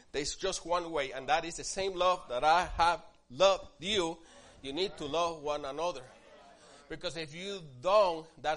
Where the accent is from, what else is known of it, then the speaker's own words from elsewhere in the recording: Puerto Rico; I'm different. I'm from Puerto Rico.